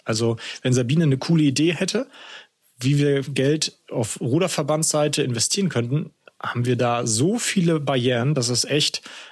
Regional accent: Rostock, Mecklenburg-Vorpommern, Germany; ich bin ja ein norddeutscher Junge, ich komme aus Rostock.

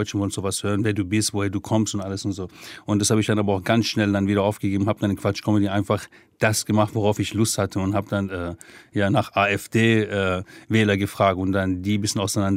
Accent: Ahvaz, Khuzestan, Iran; aber wenn ich an die Stadt erinnere, dann an Karun, das ist, also Karun heißt auf Iranisch, das ist die Brücke über den See in Ahvaz

